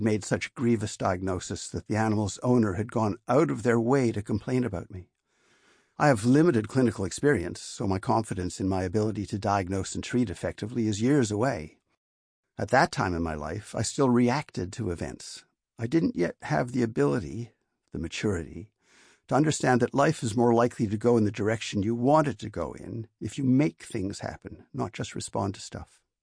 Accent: Toronto, Ontario, Canada; I think of myself as British. At home in Toronto, I grew up singing … as often as … The Queen is on my Canadian money.

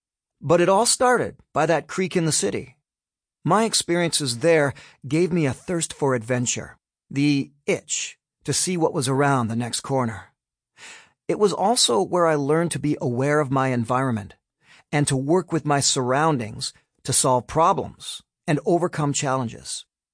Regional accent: Toronto, Ontario, Canada; One of my favorite places to explore when I was growing up in Mimico, in the west end of Toronto, Ontario, was a shallow and rocky local creek.

